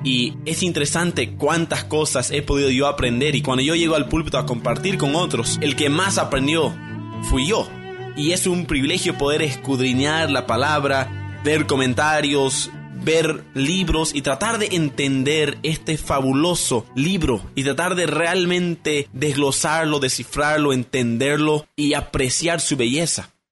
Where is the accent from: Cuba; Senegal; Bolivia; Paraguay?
Bolivia; Porque yo conozco las bodas en mi país, en Bolivia, he ido a otras bodas en Sudamérica y también he ido a bodas en Estados Unidos.